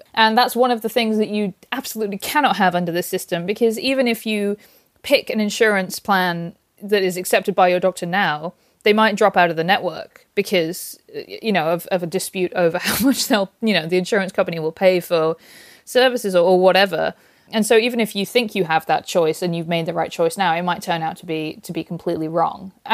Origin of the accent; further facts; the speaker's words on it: United Kingdom; hello, I'm British.